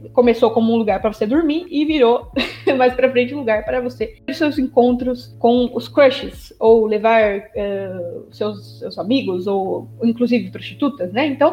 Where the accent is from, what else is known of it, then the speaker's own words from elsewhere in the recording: São Paulo, Brazil; E eu sou do interior de São Paulo, né? Então também quando eu cheguei aqui, eu fiquei chocada.